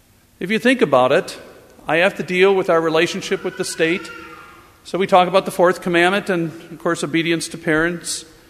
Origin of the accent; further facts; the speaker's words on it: Wisconsin, United States; I hated coming here because I grew up in Wisconsin, and they were making me come to Minnesota